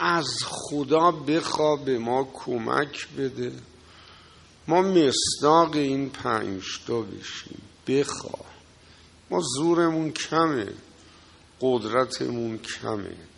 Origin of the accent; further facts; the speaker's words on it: Iran; و من ترکم